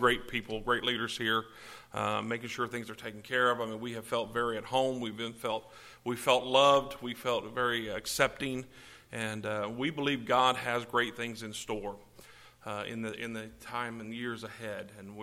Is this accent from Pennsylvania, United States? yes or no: no; Louisiana, United States; Now I came from Louisiana to hopefully go back down, because man, everything was fried down there.